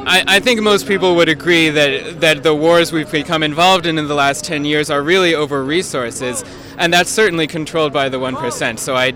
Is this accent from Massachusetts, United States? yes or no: no; Poughkeepsie, New York, United States; this is my second day here. I'm from Poughkeepsie, and I'm a construction worker